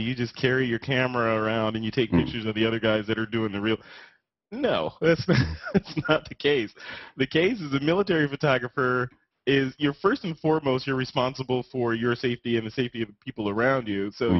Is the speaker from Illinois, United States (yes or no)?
yes; Chicago, Illinois, United States; So I'm a Midwestern boy, right? So I'm out of Chicago initially. That's where I was coming from. So I'm from the Midwest